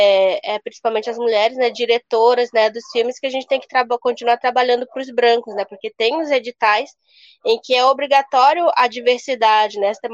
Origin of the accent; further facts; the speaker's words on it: Manaus, Amazonas, Brazil; Eu penso muito assim também aqui no sul, né, onde eu tô morando. Eu sou nortista também, sou de Manaus. Também já nasci na cidade